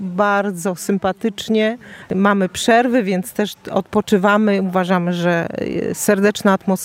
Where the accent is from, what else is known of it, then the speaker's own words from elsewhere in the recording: Kalisz, Greater Poland Voivodeship, Poland; Z Kalisza.